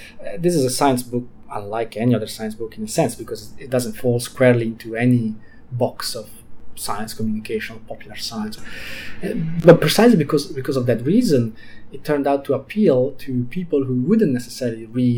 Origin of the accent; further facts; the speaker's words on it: Switzerland; first language Italian; English is a second language; having Italian origins, although I grew up in Switzerland, and Italian being my mother tongue